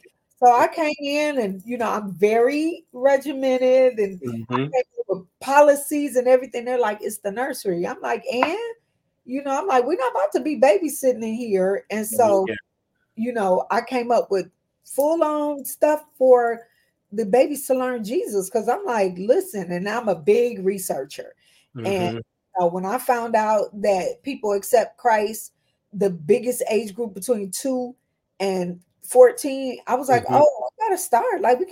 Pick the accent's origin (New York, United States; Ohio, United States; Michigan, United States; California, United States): Michigan, United States; Detroit; now in Chicago, United States; I grew up in Detroit. Mm-hmm. It was Black. I went to Kentucky State University.